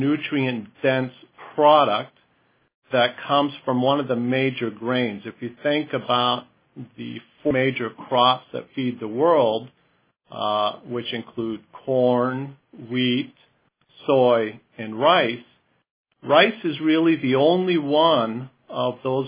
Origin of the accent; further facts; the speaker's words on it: Iowa, United States; born there; also born or lived in Europe / South America / Australia; So I was born in Iowa. I've been raised in many different countries around the world, Europe, South America, Australia. Came back to the U.S. when I first went to college.